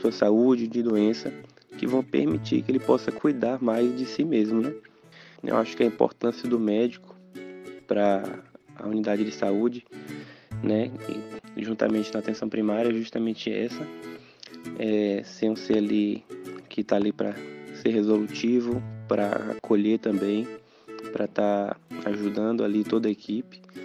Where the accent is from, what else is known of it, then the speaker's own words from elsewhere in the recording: Jequié, Bahia, Brazil; Antes daqui eu tive a oportunidade de trabalhar na unidade do meu município, de onde eu sou natural mesmo, né, de Jequié, que é o povoado de Itajuru